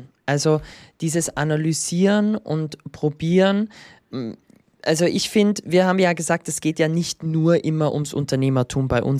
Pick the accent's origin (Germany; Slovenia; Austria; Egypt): Austria; Ich bin ja Österreicher.